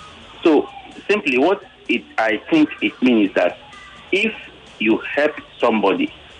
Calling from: Lagos, Nigeria; I'm calling you from Lagos.

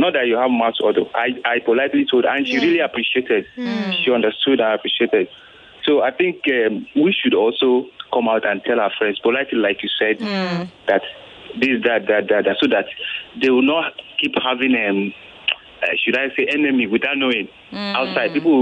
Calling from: Ogun, Nigeria; I'm calling from Ogun State.

